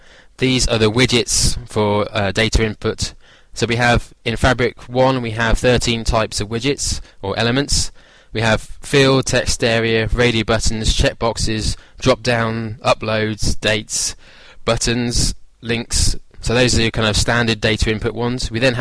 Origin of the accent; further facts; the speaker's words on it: United Kingdom; now in France; I'm British, living in France